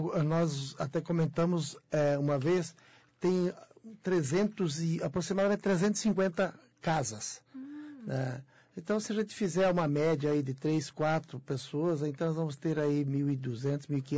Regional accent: São Miguel da Serra, Brazil; born there; eu nasci naquele lugar, eu nasci em São Miguel.

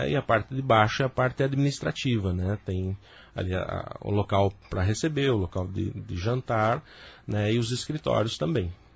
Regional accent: Porto União, Santa Catarina, Brazil; sou de Porto União e União da Vitória.

